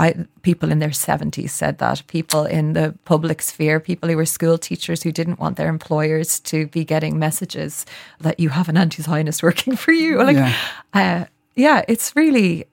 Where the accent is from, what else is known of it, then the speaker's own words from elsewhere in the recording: Ireland; growing up in Ireland as a Jewish person, there are only a few thousand of us.